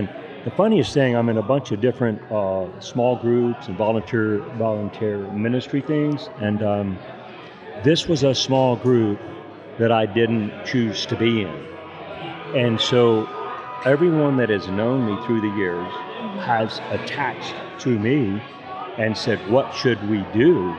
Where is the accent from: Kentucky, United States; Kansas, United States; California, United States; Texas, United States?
Texas, United States; Brownfield; also born or lived in Lubbock; now in Amarillo, United States; I moved from Brownfield, Texas, then to Lubbock at Texas Tech, and then in 1977 came to Amarillo to open a business here, and I've been here ever since.